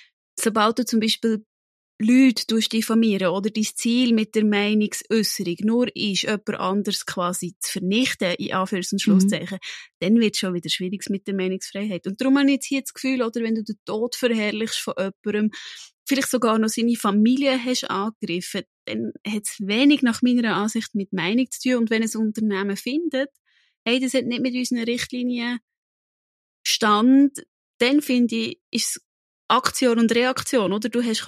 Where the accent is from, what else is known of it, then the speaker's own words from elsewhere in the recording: Switzerland; Und ich meine, bei uns in der Schweiz